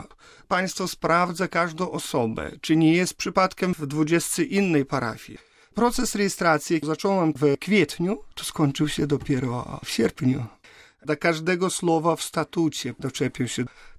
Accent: Belarus; Ja pochodzę z takiej wsi, gdzie u nas pół wsi wyjechało prawie do Polski.

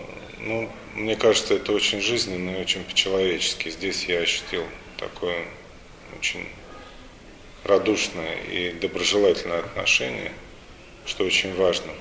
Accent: Moscow, Russia; да, мне 47 лет, я москвич, родился в московской же семье, не был крещен при рождении.

